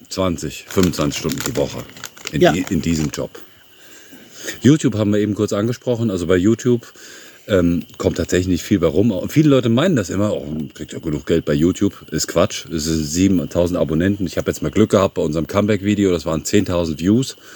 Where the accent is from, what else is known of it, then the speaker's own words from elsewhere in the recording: England, United Kingdom; Als Engländer, ich kenne keinen Engländer, der einen deutschen Mann hatte.